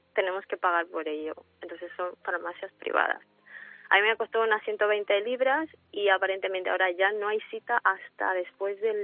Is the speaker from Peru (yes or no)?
yes; Peru; moved away; also born or lived in Spain / London; Soy peruana, somos todos peruanos, pero ya, como diría, he vivido más en España que en Perú, la verdad. Como 25 años en España y 10 en Londres.